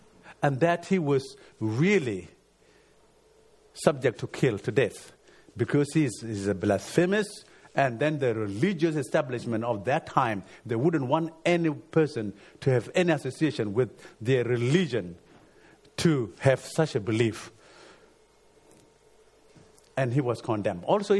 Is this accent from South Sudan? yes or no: yes; South Sudan; When I was growing up in South Sudan